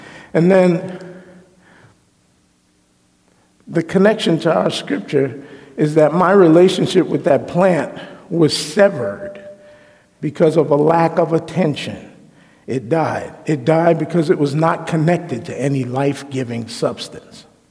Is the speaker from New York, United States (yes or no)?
yes; New York City, New York, United States; When I was about in my early 20s, I grew up in New York City. And I was living in New York